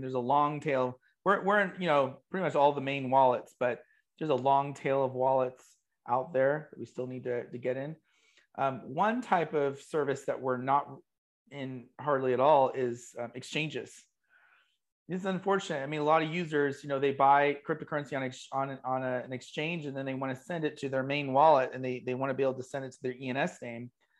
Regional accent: Oregon, United States; now in South Carolina, United States; Well, I'm from Oregon, even though I live in South Carolina right now. I'm from Oregon.

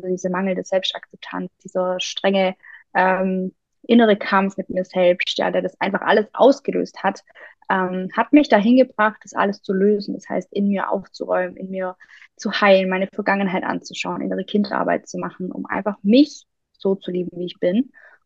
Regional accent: Baden-Württemberg, Germany; Ich komme aus dem Schwabenländle, also relativ weit im Süden.

